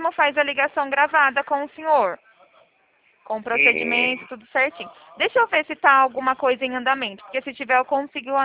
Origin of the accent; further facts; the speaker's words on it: São Paulo, Brazil; eu sou aqui do interior de São Paulo